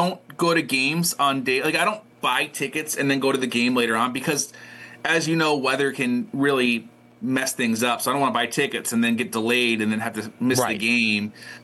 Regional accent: South Dakota, United States; I grew up in South Dakota

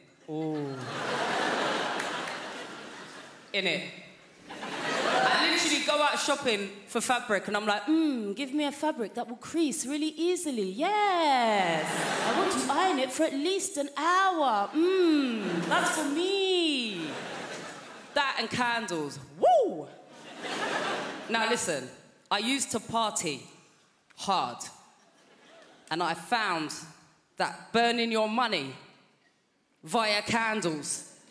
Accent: United Kingdom; Now, we know as British people, when our voices go high like that, we mean the opposite, right?

